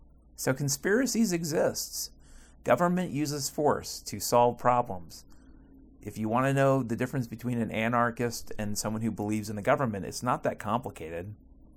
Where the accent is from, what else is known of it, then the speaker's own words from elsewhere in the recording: Mount Vernon, Washington, United States; I grew up in Washington State, okay, Mount Vernon, Washington. I grew up there till I was 18, went to the University of Washington